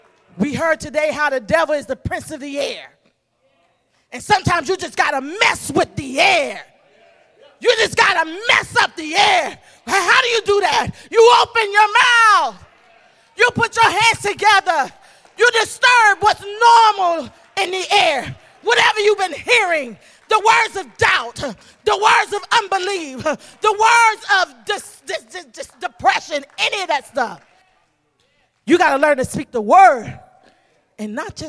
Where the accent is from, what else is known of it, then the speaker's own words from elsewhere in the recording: Miami, Florida, United States; I'm from Miami 305 all day long. And God has done a work in me. And one thing about being from Miami, if you were scared, you couldn't show you were scared.